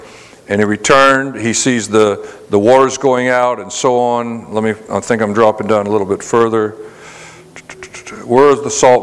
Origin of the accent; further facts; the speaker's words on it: Jacksonville, Florida, United States; You know, I grew up in Jacksonville and very tidal rivers up there, tidal coast. I love the tidal coast like that.